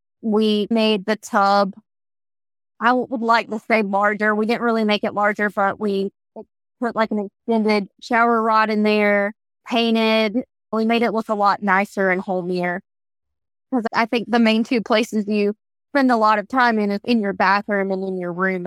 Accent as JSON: {"language": "English", "town": "Greenville", "region": "South Carolina", "country": "United States", "said": "Yes, I'm actually from Greenville, South Carolina, and Ashton is from Aiken, South Carolina."}